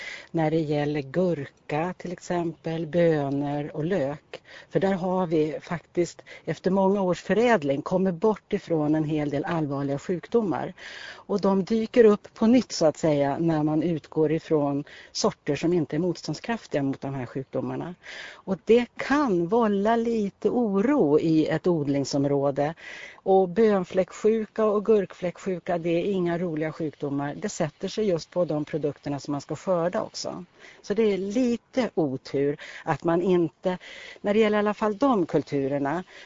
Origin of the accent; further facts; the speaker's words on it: Uppland, Sweden; han hörde att jag kom från Uppland. För vi är liksom uppfödda lite grann på bondbönsvälling.